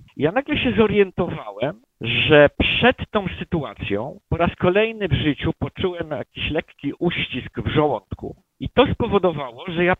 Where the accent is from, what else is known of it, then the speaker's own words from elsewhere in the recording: Lesser Poland, Poland; bo wychowywałem się w wiejskim domku w środku Ojcowskiego Parku Narodowego.